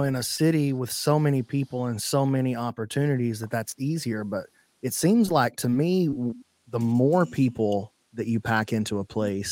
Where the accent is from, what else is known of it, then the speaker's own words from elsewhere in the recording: Alabama, United States; I'm from Alabama, I ain't never seen no stripping class before.